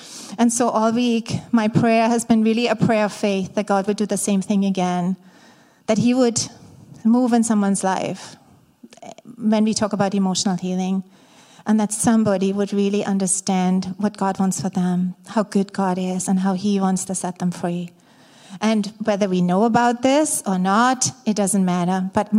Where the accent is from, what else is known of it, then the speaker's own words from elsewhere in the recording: Baden-Württemberg, Germany; So I grew up in Germany, in the south of Germany.